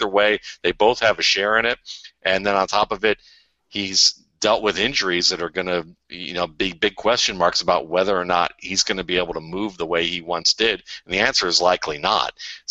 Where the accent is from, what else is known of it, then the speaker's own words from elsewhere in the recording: Cleveland, Ohio, United States; my cousin who lives in Cleveland, and I grew up in Cleveland